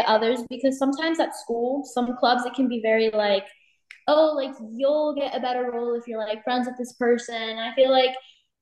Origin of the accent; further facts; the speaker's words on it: Plantation, Florida, United States; Hi, my name is … I'm from Plantation, Florida, and I'm going to be a senior at American Heritage High School.